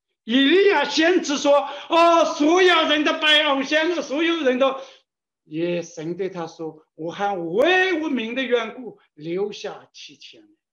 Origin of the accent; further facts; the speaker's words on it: Wenzhou, Zhejiang, China; 我们温州人